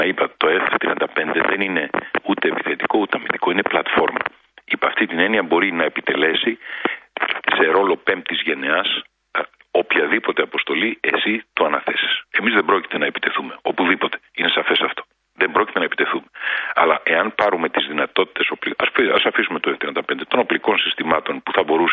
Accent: Greece; Το έχουμε ξεκαθαρίσει αυτό, νομίζω, συλλογικά σαν Έλληνες και σαν πολιτικός κόσμος

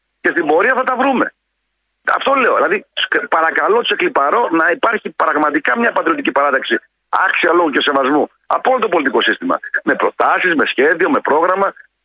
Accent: Macedonia, Greece; Είμαι από τη Μακεδονία, όπως και εσύ

